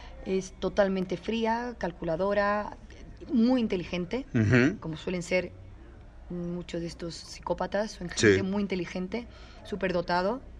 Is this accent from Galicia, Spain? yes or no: no; Seville, Andalusia, Spain; moved away as an adult; also born or lived in United States; now in Madrid, Spain; Pero llevo muchos años ya, me fui con 20 años. He vivido 14 años en Estados Unidos.